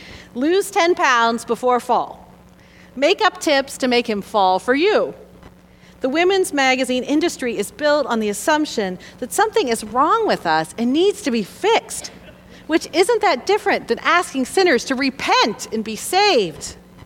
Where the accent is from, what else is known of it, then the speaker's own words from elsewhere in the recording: United States; our lives are branded with medieval ideas about Christianity because we grew up in the United States.